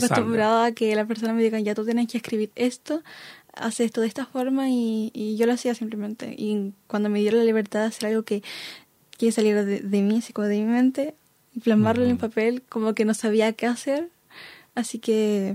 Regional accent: Penco, Biobío, Chile; Vengo de la comuna de Penco, Lirque.

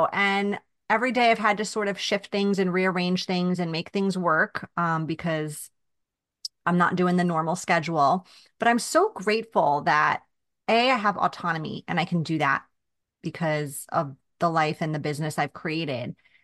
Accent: New York, United States; I'm from Long Island, as you know, and I became a mom there in 2013

